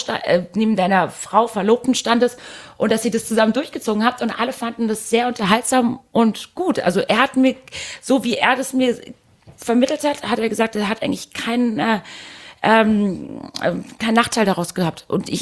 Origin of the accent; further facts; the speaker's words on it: Heidelberg, Baden-Württemberg, Germany; Ich würde am liebsten im Heidelberger Schloss in Heidelberg heiraten, wo meine Heimat ist, in der Jesuitenkirche, in der ich getauft, bei der Kommunion war und bei der ich auch bei der Firmung war.